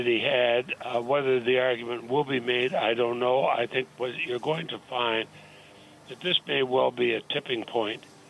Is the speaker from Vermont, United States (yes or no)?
yes; Montpelier, Vermont, United States; I grew up in Montpelier. I remember the number of times people would march up to the state house.